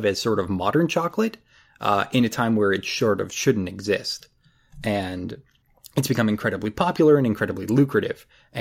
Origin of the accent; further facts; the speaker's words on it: Canada; the important takeaway is that I'm Canadian